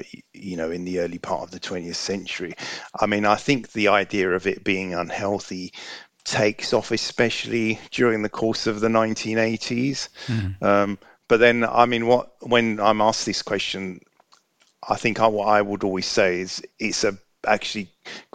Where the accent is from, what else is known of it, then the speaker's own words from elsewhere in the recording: London, United Kingdom; when I was a child growing up in London